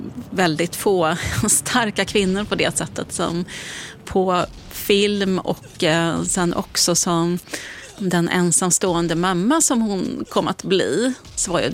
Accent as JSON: {"language": "Swedish", "town": "Uppsala", "region": "Uppsala County", "country": "Sweden", "tie": "born or raised there", "said": "Jag minns ju hur jag var på premiären i Uppsala där jag växte upp då."}